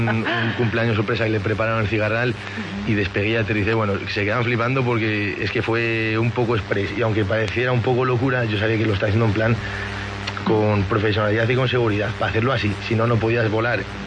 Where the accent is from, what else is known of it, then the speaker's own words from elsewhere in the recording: León, Castile and León, Spain; aunque yo presuma como leonés y defienda a leones a muerte